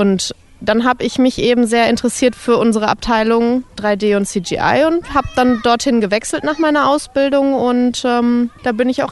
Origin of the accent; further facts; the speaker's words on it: Bielefeld, North Rhine-Westphalia, Germany; ich bin 24 Jahre alt und ich komme auch aus Bielefeld